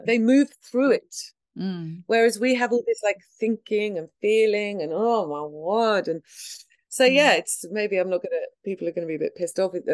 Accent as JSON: {"language": "English", "country": "United Kingdom", "said": "I'm British."}